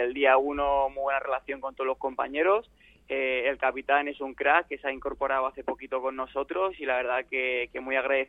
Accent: Torrejón de Ardoz, Community of Madrid, Spain; y encima en mi pueblo, ahí en Torrejón de Ardoz, que pueda asistir toda mi gente

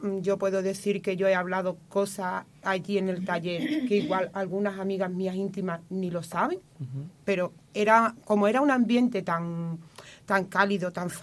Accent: Algamita, Andalusia, Spain; now in Estepa, Spain; Yo soy de Algamita, llevo 2 años y medio viviendo aquí en Estepa.

